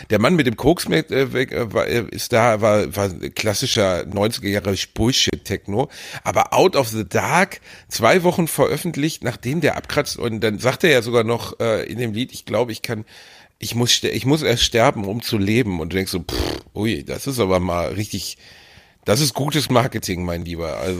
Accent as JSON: {"language": "German", "country": "Germany", "said": "so sind wir Deutsche halt"}